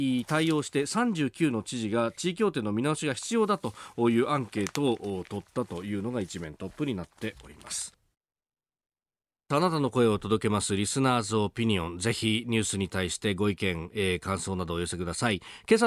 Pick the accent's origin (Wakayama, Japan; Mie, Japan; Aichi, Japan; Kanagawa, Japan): Kanagawa, Japan; Yokosuka; 私も基地の町横須賀で育ちましたんで